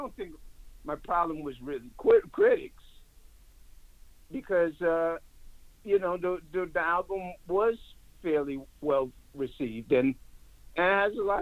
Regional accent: New York, United States; my music was about being an African-American, West Indian American kid. I grew up in New York.

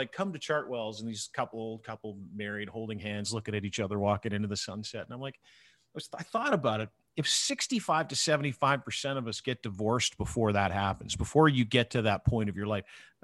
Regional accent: Canada; the best thing about being Canadian is not being American.

